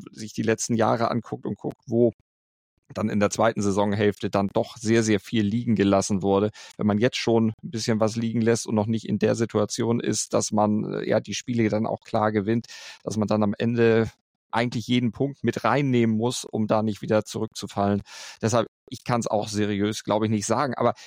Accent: Hamburg, Germany; ich würde es mir als Hamburger natürlich irgendwo wünschen, dass es der HSV dann doch vielleicht jetzt mal schafft im 7. Anlauf.

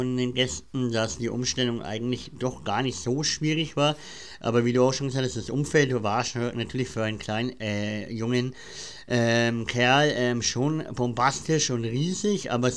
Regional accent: Schwabach, Bavaria, Germany; ich bin ja aus Nürnberg-Ecke, Schwabach da.

